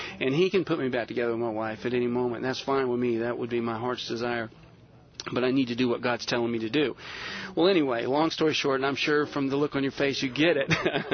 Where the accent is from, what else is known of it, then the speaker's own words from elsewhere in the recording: Florida, United States; so I was from Florida. I went up to South Georgia, sat on my grandparents' farm under a pine tree